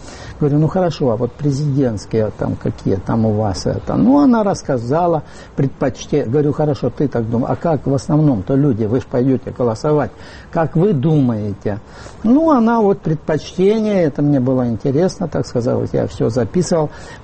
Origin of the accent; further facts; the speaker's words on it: Dnipro, Dnipropetrovsk Oblast, Ukraine; я сам из Днепропетровска.